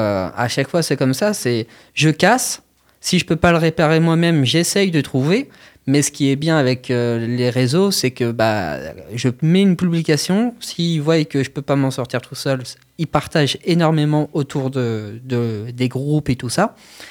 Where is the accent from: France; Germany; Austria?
France; born there; je suis né en France